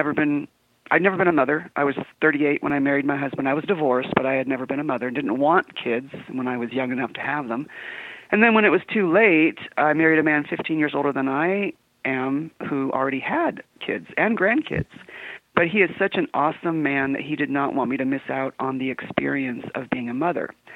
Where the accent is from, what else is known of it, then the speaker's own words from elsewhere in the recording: San Diego, California, United States; I was born and raised in San Diego.